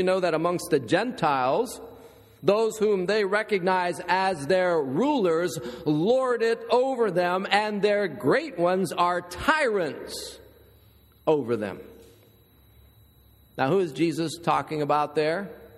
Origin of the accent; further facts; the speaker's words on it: Ohio, United States; because when I grew up in Ohio in the winter, I was glad that February was a short month.